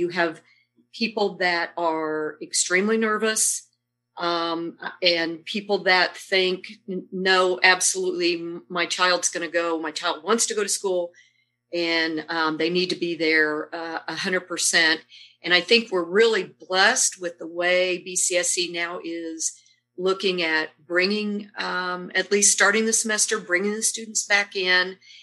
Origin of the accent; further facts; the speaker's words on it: Indiana, United States; also born or lived in Texas; So I was born and raised here in Indiana, went to public school in Madison County. I'm a graduate of Indiana State University and left for a few years to start my career in Texas, came back to southern Indiana